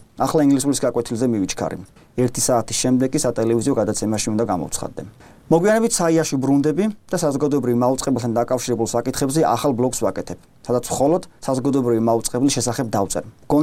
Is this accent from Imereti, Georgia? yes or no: no; Keda, Adjara, Georgia; ყველანი ქედიდან აჭარიდან მოვდივართ და მთელი ბავშვობა ერთად გვაქვს გატარებული.